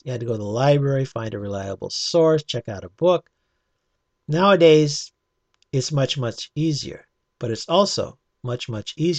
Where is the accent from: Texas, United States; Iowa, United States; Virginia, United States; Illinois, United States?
Iowa, United States